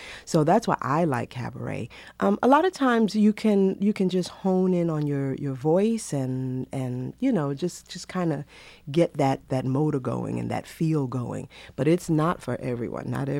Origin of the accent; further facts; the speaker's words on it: Bronx, New York, United States; I am from the Bronx, Borough of Progress.